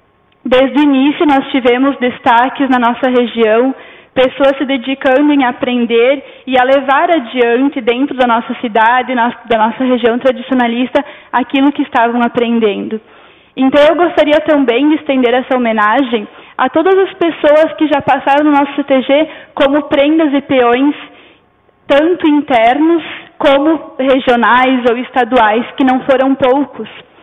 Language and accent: Portuguese; Rio Grande do Sul, Brazil; quando nós somos gaúchos